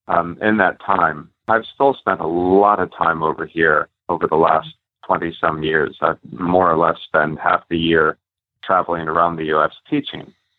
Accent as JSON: {"language": "English", "country": "United States", "said": "Everybody over there knows that I'm an American, but at least now they can understand me."}